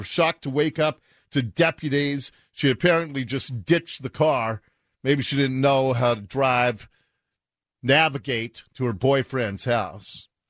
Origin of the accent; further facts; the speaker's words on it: Ballard, Washington, United States; the next door neighbor to the house in which I grew up in Ballard.